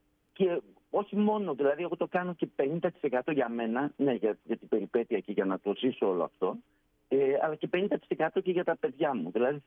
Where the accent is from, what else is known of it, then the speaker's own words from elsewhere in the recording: Greece; Εμείς σαν Έλληνες δεν έχουμε πρόβλημα. Εμείς μπορούμε να τα καταφέρουμε αυτά.